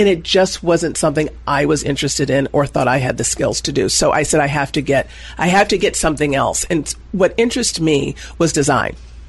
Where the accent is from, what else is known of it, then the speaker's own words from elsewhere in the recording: Washington metropolitan area, United States; Well, I was raised in what's now called the DMV, essentially Baltimore, Washington, D.C., and that's where I was raised for elementary and middle school.